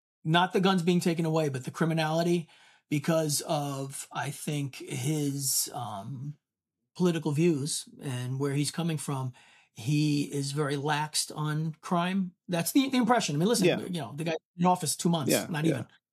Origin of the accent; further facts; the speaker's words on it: New York, United States; guns weren't a thing in my family either because A, I'm from New York